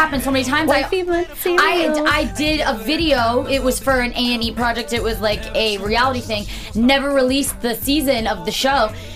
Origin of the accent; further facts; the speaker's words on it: New Jersey, United States; And I'm from Jersey and you're from Pennsylvania.